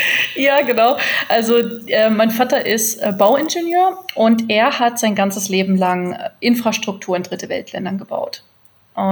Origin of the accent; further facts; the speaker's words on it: Ghana; also born or lived in Germany / Togo; Also ich wurde in Deutschland geboren und dann ist meine Mutter direkt, da war ich so 5-6 Monate alt, nach Afrika zurückgegangen. Da waren wir erst in Ghana und Togo. Und dort haben wir tatsächlich in einem Container gelebt. Mitten im Dschungel, auf der Baustelle.